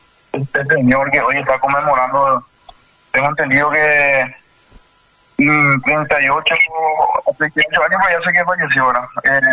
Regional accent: Paraguay; es una riqueza nuestra como paraguayo que tenemos, ¿verdad?

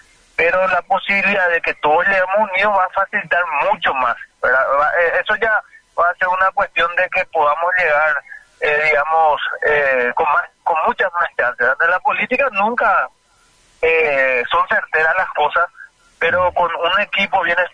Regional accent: San Juan Bautista, Misiones, Paraguay; Sí, sí, yo soy sanjuanino

